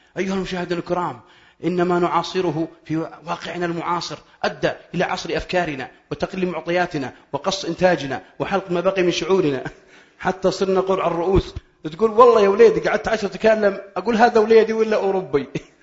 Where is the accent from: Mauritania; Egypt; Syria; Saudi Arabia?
Saudi Arabia; Al-Qassim; هذه عائلة عندنا في القصيم.